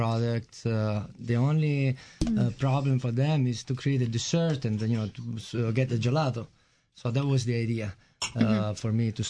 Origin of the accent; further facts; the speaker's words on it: Naples, Campania, Italy; I'm from Napoli.